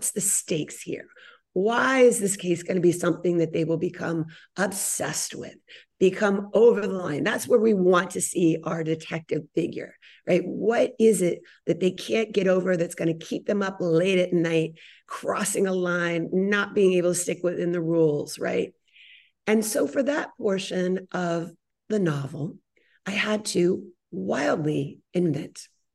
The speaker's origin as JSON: {"language": "English", "region": "California", "country": "United States", "said": "I'm from the San Francisco Bay Area, and there's a very large Chinese American population."}